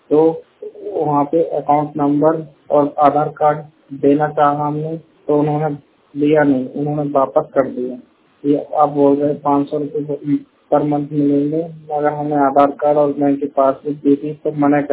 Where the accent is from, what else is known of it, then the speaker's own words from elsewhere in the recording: Uttar Pradesh, India; now in Baddi, India; हम उत्तर प्रदेश के रहने वाले हैं, डिस्ट्रिक्ट बदायूं, और इस टाइम हम हिमाचल प्रदेश में हैं, डिस्ट्रिक्ट सोलन बद्दी।